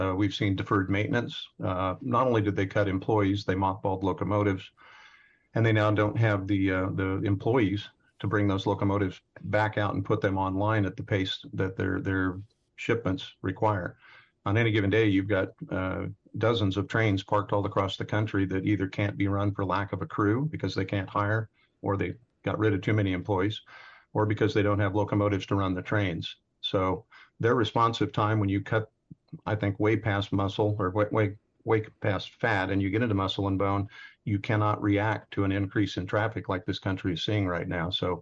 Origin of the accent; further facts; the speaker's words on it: Midwest, United States; I grew up in the Midwest.